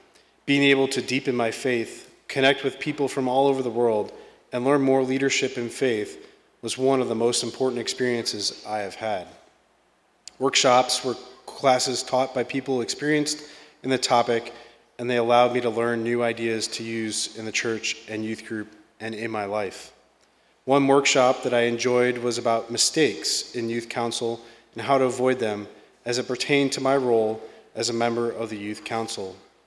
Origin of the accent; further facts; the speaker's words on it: Tampa, Florida, United States; When I said I was from Tampa, he became alive.